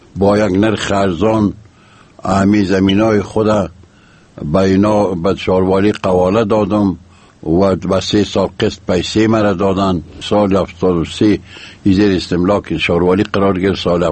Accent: Mazar-i-Sharif, Balkh, Afghanistan; زادگاه من شهر مزار شریف.

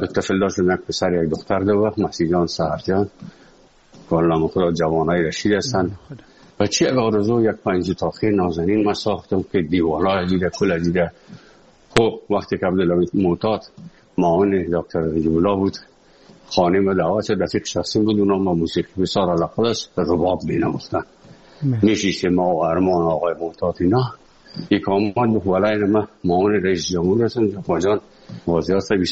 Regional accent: Afghanistan; moved away; از افغانستان برامدیم آمدیم سه مسکو 4 سال مسکو به بسا سختی وردم شد

